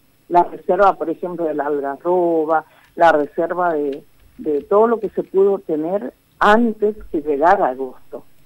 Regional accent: Pampa del Indio, Chaco, Argentina; yo soy de Pampa del Indio, ¿no? Es en mi lugar

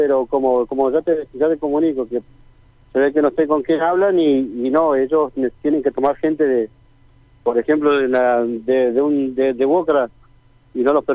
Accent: Plotier, Neuquén, Argentina; somos todos de Plotier, nacidos y criados en Plotier.

